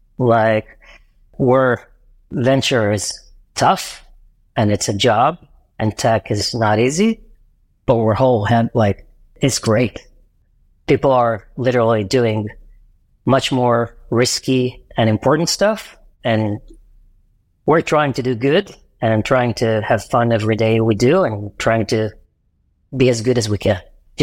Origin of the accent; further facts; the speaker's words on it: Israel; I'm from Israel.